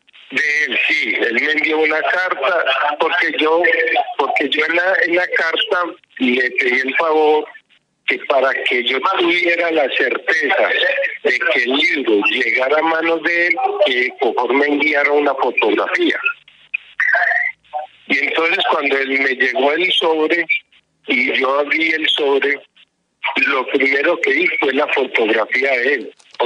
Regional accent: Anserma, Caldas, Colombia; que el párroco de aquí de mi pueblo me explicó de qué se trataba esa bendición. Es más o menos la historia de la carta del Papa Francisco. De Anserma Caldas.

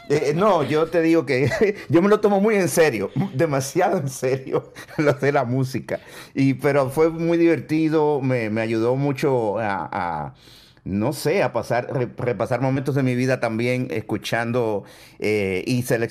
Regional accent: New York, United States; also born or lived in Dominican Republic; yo nací en República Dominicana, pero mi mamá me lleva a Nueva York cuando yo tenía un añito, bueno, meses.

